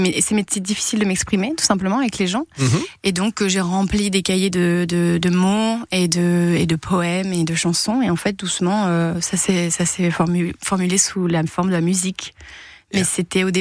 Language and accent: French; Provence-Alpes-Côte d'Azur, France; Et je suis provençale, donc le Mistral a une forte importance dans ma culture